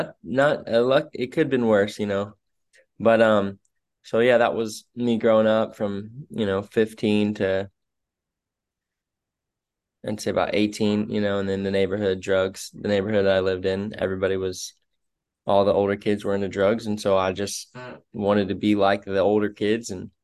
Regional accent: Daytona Beach, Florida, United States; I was raised here in Daytona Beach, Florida, and Daytona Beach is known for the party city.

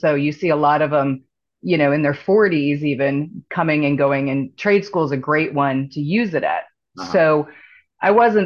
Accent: Ontario, Canada; moved away as an adult; I'm a native Canadian, born and raised in Canada. My dad was a Mountie. We moved kind of all over the Great Lakes area of Ontario. And about 1996, I moved to Chicago

